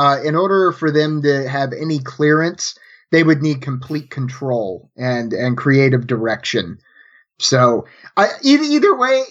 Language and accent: English; Missouri, United States; It took place in my home state of Missouri, in my rival city of Kansas City.